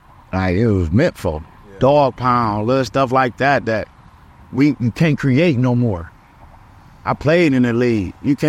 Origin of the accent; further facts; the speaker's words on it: Ohio, United States; Like, you know, I'm from Ohio. Ohio is not a cocky state, period.